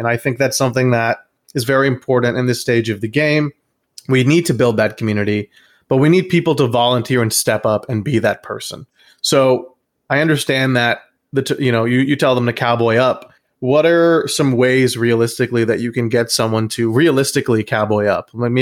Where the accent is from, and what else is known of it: United States